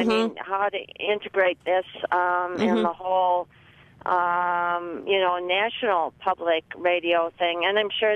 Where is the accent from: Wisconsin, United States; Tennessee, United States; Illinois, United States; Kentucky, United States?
Wisconsin, United States; River Falls; I'm from River Falls.